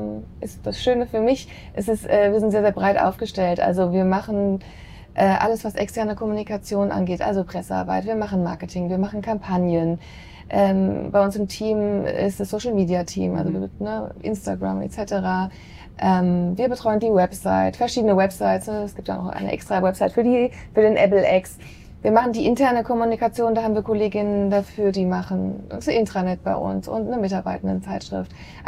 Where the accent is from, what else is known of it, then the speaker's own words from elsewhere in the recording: Frankfurt, Hesse, Germany; Ich komme aus Frankfurt. Also Frankfurt ist für mich echt zu Hause. Ich bin hier aufgewachsen.